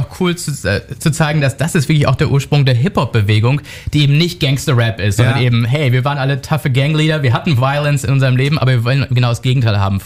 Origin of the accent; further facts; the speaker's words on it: Germany; Meine Eltern sind Kolumbianer, ich bin selbst jüdisch, hier in Deutschland groß geworden.